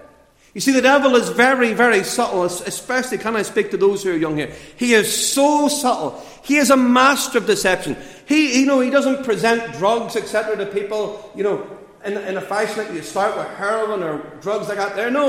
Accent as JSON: {"language": "English", "town": "Lisburn", "region": "Northern Ireland", "country": "United Kingdom", "tie": "born or raised there", "said": "I was born and brought up in Lisburn, and at a very early age had the joy of going to Sunday school. I was sent very faithfully to a Baptist Sunday school in Belfast, Great Victoria Street it actually was."}